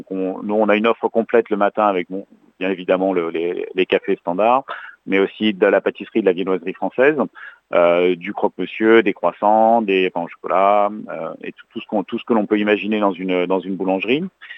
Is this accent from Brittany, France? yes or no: yes; Brittany, France; Donc, moi, je fais mes études à Rennes. Et en Bretagne, je suis breton moi-même, mais donc j'ai passé pas mal d'années à Rennes.